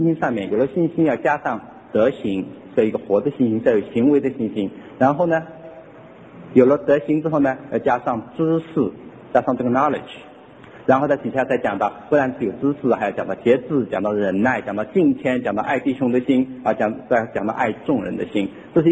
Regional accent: Taiwan; moved away as an adult; now in Kingston, United States; 我从台湾来，我现在在那个

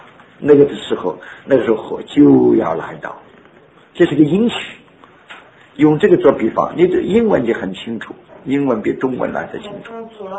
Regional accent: China; 圣经上的我们中国人是谁面向什么地方为大？

